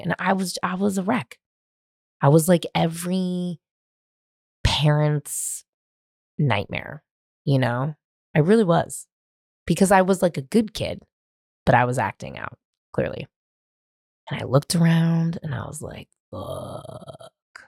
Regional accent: San Francisco, California, United States; I was this kid from San Francisco that was smoking weed every day and drinking

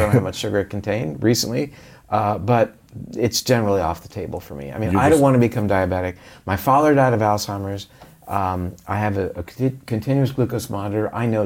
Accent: Florida, United States; We did drink a lot of orange juice growing up in Florida.

